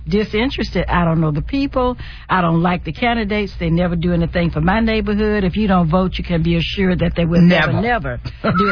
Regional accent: Alabama, United States; I grew up in Alabama, and I saw a lot of things as a kid growing up in Alabama.

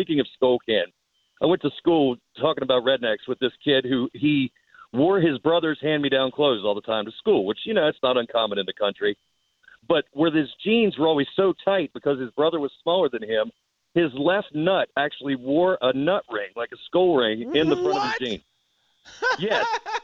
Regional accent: West Virginia, United States; I mean, I grew up in West Virginia, so, you know, there is something to the redneck sage wisdom.

